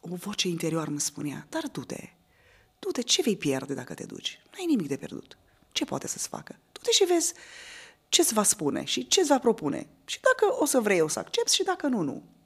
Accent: Iași, Iași County, Romania; moved away as an adult; când aveam 21 de ani, părinții mei, împreună cu toată familia, s-au retras în zona Banatului, am venit din Iași, ne-am mutat în Banat. Eu am făcut școala la Lugoj, apoi m-am transferat la Timișoara cu serviciu.

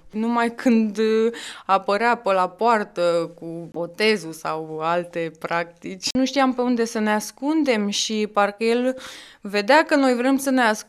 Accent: Bucharest, Romania; born there; M-am născut în București, într-o familie cu doi copii.

